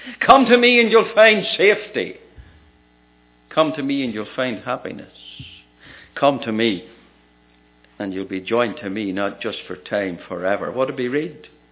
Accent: Ireland; I come from Ireland. I grew up in a fairly rural area.

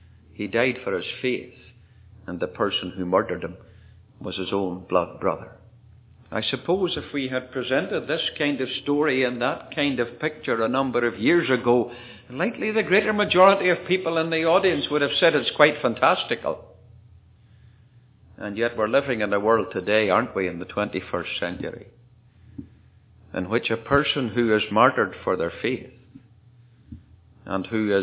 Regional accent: United Kingdom; moved away; back in the UK, my home country

